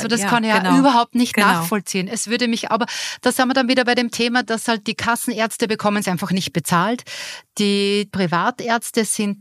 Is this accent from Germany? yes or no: no; Austria; so wie es in Deutschland gibt, das gibt es ja bei uns in Österreich per se nicht